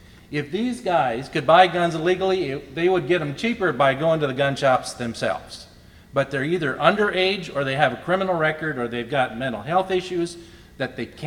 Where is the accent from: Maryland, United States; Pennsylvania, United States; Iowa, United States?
Pennsylvania, United States; Philadelphia; I'm from Philly